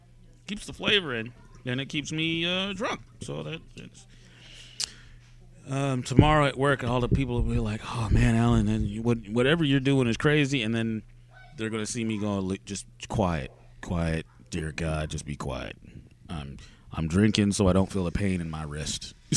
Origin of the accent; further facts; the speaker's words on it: Illinois, United States; born there; We were both born in Illinois. We sound like we're from Italy, apparently.